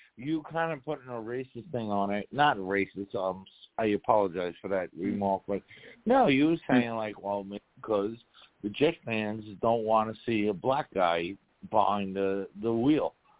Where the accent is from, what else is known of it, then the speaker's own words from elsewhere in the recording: Queens, New York, United States; I grew up in Queens. I'm a Jets fan.